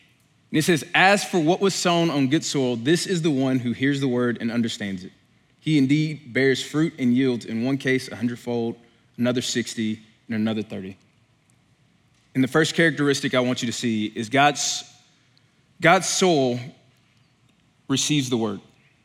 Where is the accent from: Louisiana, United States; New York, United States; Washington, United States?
Louisiana, United States; now in Oklahoma, United States; All right, so I grew up in Louisiana, and one of my biggest adjustments was when I moved here to Oklahoma and dealing with the food.